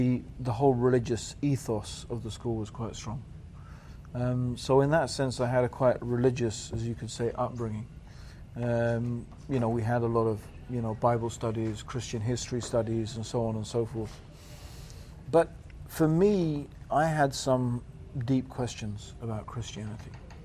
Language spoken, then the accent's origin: English; Tanzania; born there; I was born in Tanzania.